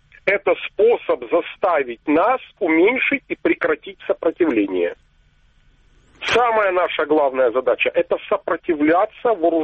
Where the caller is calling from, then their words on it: Kharkiv, Kharkiv Oblast, Ukraine; город Харьков.